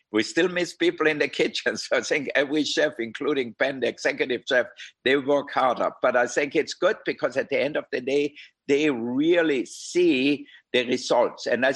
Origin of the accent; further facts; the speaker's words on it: Austria; because I'm from Austria, I love it with braised red cabbage.